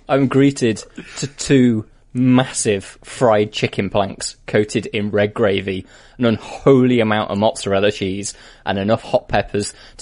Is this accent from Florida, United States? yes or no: yes; Orlando, Florida, United States; We're freezing as we're from Orlando, Florida, but are having an incredible time.